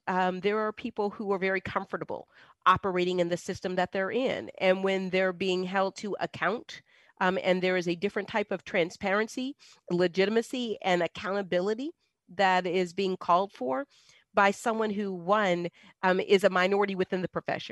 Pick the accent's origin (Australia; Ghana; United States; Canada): United States; the North; now in Virginia, United States; And then I come from the North. So I'm a damn Yankee down here in Virginia.